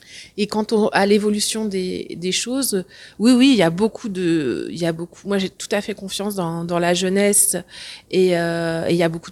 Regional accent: Pays de la Loire, France; Moi, j'ai grandi en Vendée. Je suis pas du tout une enfant de la balle. Je viens d'un petit village et mes parents, enfin en tout cas mon père était agriculteur.

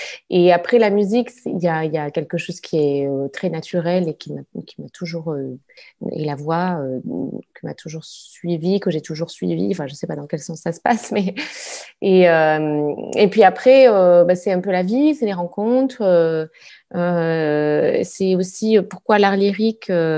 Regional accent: Nouvelle-Aquitaine, France; je suis originaire de Dordogne, donc un petit département d'Aquitaine, assez reculé, donc vraiment de la campagne. Et puis j'ai fait mes études à Bordeaux.

